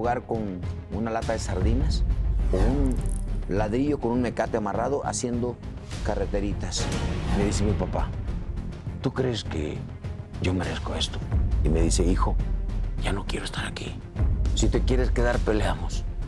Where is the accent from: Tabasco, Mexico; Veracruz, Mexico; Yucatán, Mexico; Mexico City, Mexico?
Veracruz, Mexico; Platón Sánchez; Nací en la Huasteca veracruzana, llamado Platón Sánchez Veracruz, un pueblito que en aquel tiempo, cuando yo estaba en el pueblo, salimos joven, era de 5.000 habitantes.